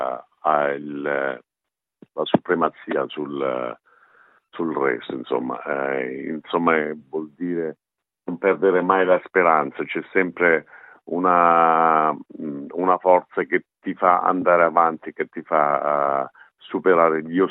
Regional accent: Caulonia, Calabria, Italy; Quindi Caolonia è il mio paese, qui nella provincia di Reggio Calabria.

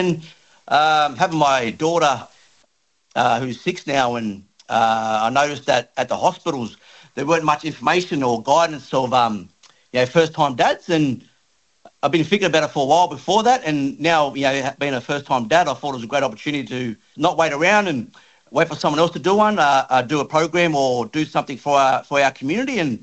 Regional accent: Sydney, New South Wales, Australia; a proud Wiradjuri Gomeroi man, born and raised on Gadigal country. Grew up in the areas of the inner city and inner west of Canterbury and Redfern and Waterloo.

